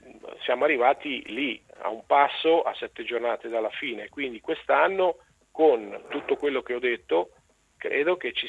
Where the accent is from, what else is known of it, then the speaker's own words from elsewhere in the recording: Ancona, Marche, Italy; E siccome io sono anconetano, di Ancona, di Colle Marino, tengo sempre a sottolineare